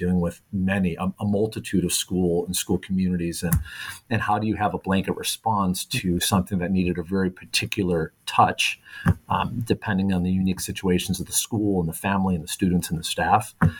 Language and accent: English; Chicago, Illinois, United States; moved away; and I'm from Chicago, so coming out here about 10 years ago